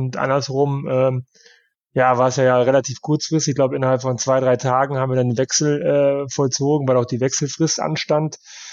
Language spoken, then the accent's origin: German; Osnabrück, Lower Saxony, Germany; born there; das ist natürlich meine Geburtsstadt und meine Verwandtschaft wohnt da noch.